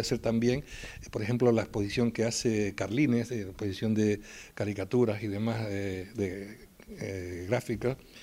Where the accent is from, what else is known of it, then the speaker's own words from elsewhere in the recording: Canary Islands, Spain; es como somos los canarios, como decimos aquí